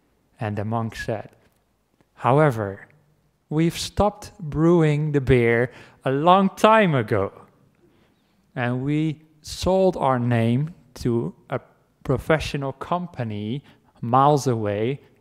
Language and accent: English; Netherlands; I come from the Netherlands